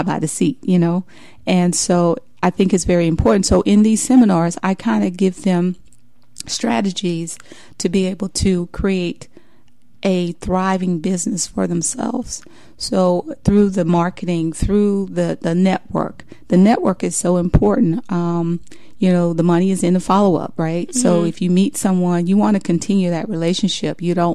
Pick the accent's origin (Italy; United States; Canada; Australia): United States; Macon, Georgia; June 30th in my hometown, Macon, Georgia.